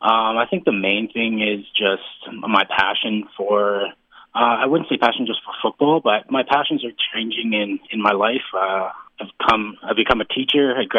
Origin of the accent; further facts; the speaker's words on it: Regina, Saskatchewan, Canada; as a kid growing up in Regina and watching the Riders